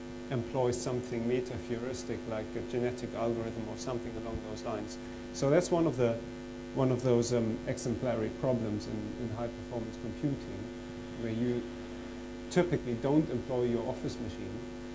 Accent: Germany; given I grew up in East Germany, so we were kind of in short supply there.

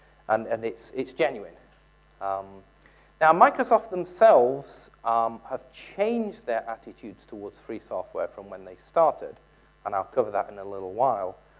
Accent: England, United Kingdom; Being English, of course, I'm very good at that.

